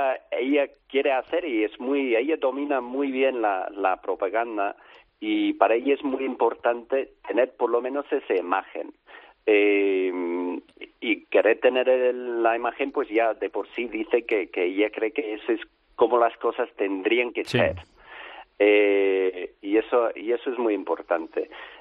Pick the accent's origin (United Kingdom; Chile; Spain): United Kingdom; England; Yo que soy inglés